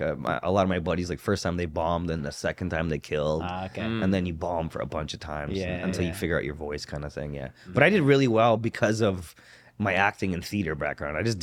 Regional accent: Scarborough, Ontario, Canada; I am from Scarborough. Yeah, born and raised. Right. Parents are still in the same house.

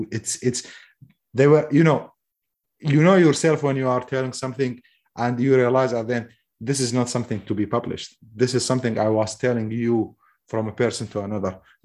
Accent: Mosul, Nineveh, Iraq; I said, I wrote this 7 years ago. I am Mosuli. I am from the occupied Mosul.

